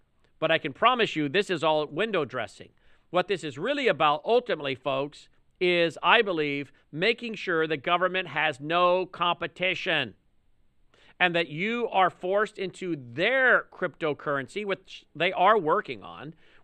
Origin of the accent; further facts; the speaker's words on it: Tennessee, United States; Andrew Jackson, from my home state of Tennessee.